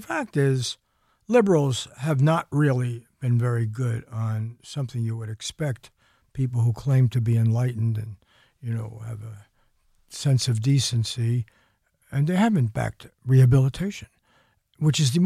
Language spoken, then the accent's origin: English; Bronx, New York, United States; And I was a kid from the Bronx, close to where Colin Powell grew up in the Bronx.